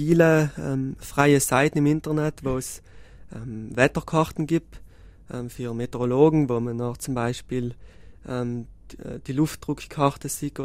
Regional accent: Marling, Trentino-Alto Adige, Italy; vor allem auch mein Heimatdorf Marling ist, glaube ich, 5-6 Mal schon von Gewitter getroffen worden.

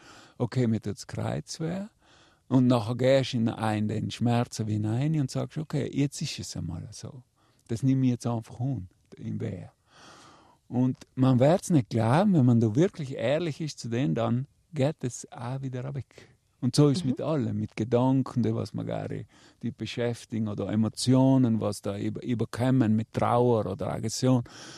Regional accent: Trentino-Alto Adige, Italy; ich bin ein Südtiroler und ich bin gern da.

